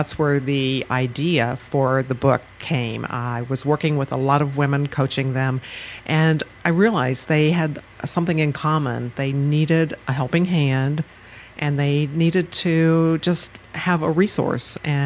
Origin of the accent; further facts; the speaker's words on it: Midwest, United States; I grew up in the Midwest.